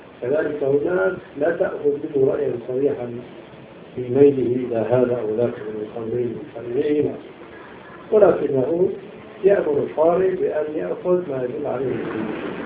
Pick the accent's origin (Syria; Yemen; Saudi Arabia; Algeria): Syria; Damascus, Damascus Governorate; كان هناك مكاتب وقفية عديدة العدد مختلفة الأماكن في دمشق